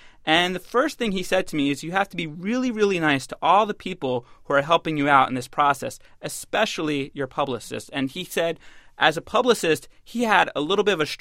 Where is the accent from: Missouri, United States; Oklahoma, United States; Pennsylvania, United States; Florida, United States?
Pennsylvania, United States; Philadelphia; I have 4 coming up, 2 here in D.C. and 2 in Philadelphia, my hometown.